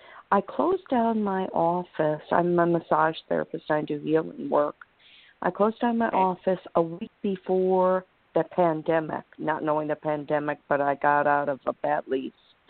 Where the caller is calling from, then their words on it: Florida, United States; I'm calling from Florida.